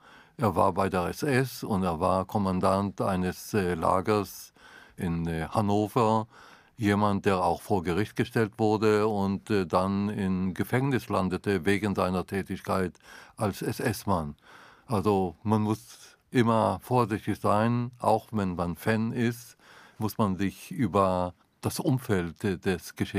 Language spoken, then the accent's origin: German; Israel; Ich bin in Israel aufgewachsen, ich weiß Bescheid